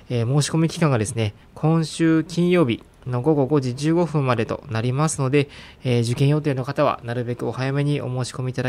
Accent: Seto, Aichi, Japan; もう瀬戸市出身で、もう、そうです、生まれは瀬戸市外でしたけども、もうすぐ瀬戸に引っ越してきまして、もう今までずっと瀬戸に住んでおります。

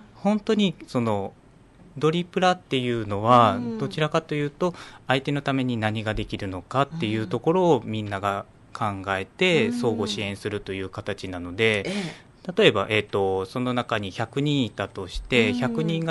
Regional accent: Miyazaki, Japan; moved away as an adult; now in Nagoya, Japan; はい、生まれは九州の宮崎生まれで、

